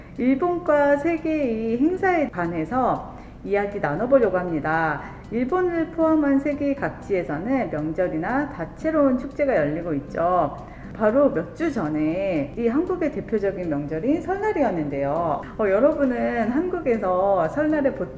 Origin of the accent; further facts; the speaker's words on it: Daegu, South Korea; 저희는대구가고향이거든요저같은경우에는네그래서대구가서기억에남는건이제그먹는거음식이너무맛있잖아요